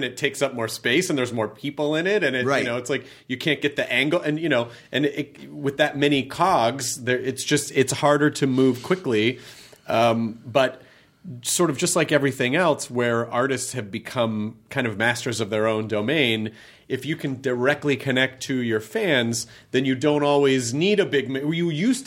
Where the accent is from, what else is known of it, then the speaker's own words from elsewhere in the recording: Memphis, Tennessee, United States; you know, I grew up in Memphis